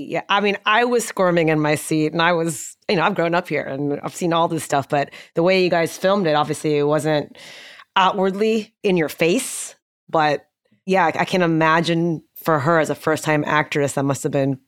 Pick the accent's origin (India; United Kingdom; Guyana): India; I'm from India, I go back to India quite a bit, you know, so, and I lived there for a couple of years as an expat.